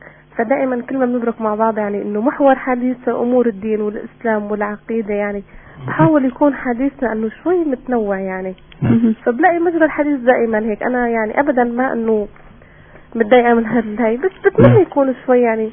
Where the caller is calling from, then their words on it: Aleppo, Aleppo Governorate, Syria